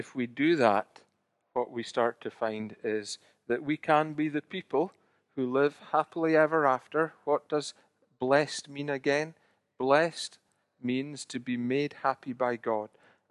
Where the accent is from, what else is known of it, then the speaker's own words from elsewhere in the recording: Scotland, United Kingdom; being Scottish, we don't know what that's like too much these days